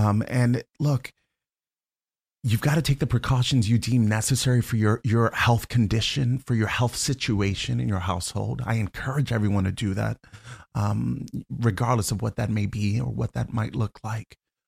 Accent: New Jersey, United States; Born and raised in Joyzy.

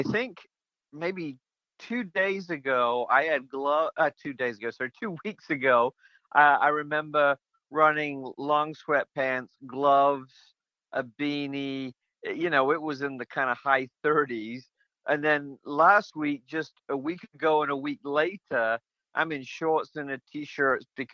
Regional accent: England, United Kingdom; moved away as an adult; now in United States; But I grew up in England. That was home for the first half of my life, and my family, my parents and siblings and their spouses and kids, nieces and nephews are all over in England still. I came to the U.S.

